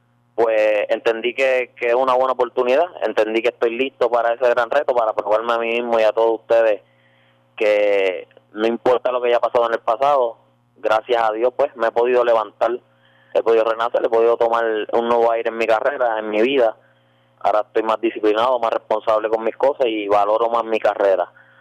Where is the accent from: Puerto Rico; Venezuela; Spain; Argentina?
Puerto Rico; Somos dos boricuas pues que estamos luchando por nuestro sueño